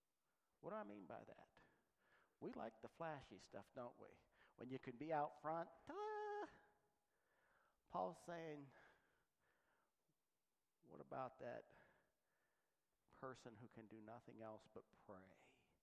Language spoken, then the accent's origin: English; East Liverpool, Ohio, United States; I grew up in East Liverpool, and I went through 12 years of school and graduated.